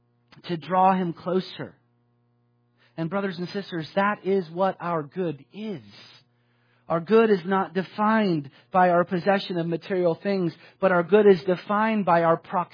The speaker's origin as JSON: {"language": "English", "country": "United States", "said": "I was struck with the privilege that I enjoy as an American."}